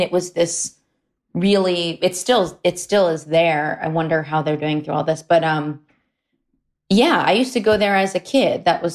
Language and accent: English; Wayne, Pennsylvania, United States; That's very close to where I'm from. I'm from Wayne.